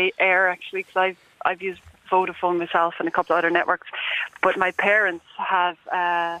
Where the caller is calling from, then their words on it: Munster, Ireland; I'm calling from Clare.